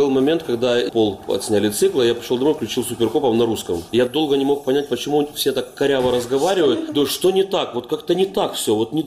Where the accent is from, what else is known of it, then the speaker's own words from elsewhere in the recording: Luhansk, Luhansk Oblast, Ukraine; Вадик Шешич, он из Крыма, я из Луганска.